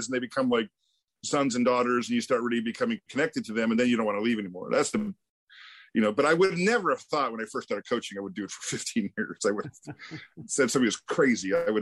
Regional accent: Sacramento, California, United States; hey, I'm from Sacramento and I didn't go to Sacramento State.

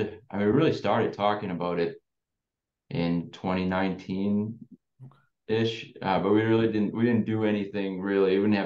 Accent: Massachusetts, United States; We're from Massachusetts.

